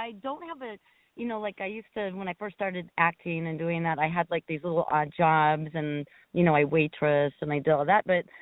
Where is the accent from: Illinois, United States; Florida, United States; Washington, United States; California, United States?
California, United States; Salinas; I grew up in Salinas, and I went to a Catholic school